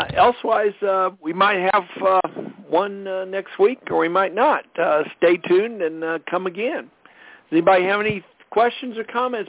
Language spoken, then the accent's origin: English; Colorado, United States; I'm from Colorado